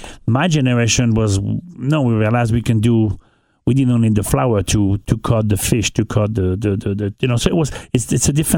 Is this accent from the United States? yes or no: no; northern France, France; But, you know, it's the same thing in France. I mean, I grew up in North of France. My mom never cooked with olive oil.